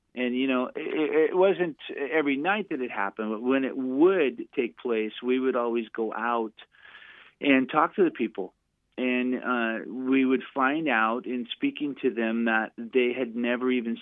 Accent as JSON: {"language": "English", "town": "Hollywood", "region": "California", "country": "United States", "tie": "born or raised there", "said": "I mean, we grew up in Hollywood on the streets of L.A., playing all the clubs."}